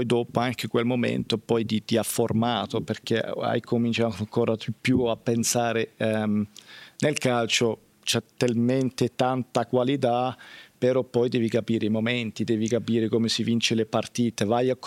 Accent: Switzerland; No, certo, ma io visto che sono svizzero, prendo

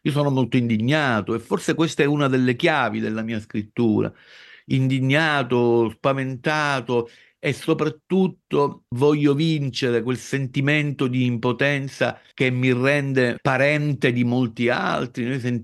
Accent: Sicily, Italy; io da siciliano ho dovuto raccontare una città della mafia perché sennò mi sarei sentito un disertore rispetto alle necessità della mia terra

